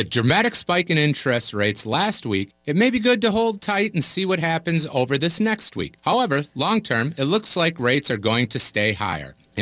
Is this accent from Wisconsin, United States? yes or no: yes; Green Bay, Wisconsin, United States; So I'm originally from Green Bay